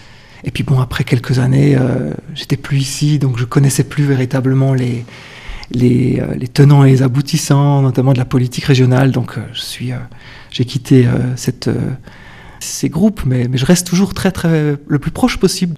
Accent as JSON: {"language": "French", "town": "Courgenay", "region": "Jura", "country": "Switzerland", "said": "moi je viens de Courgenay, hein, j'ai vécu longtemps à Courgenay."}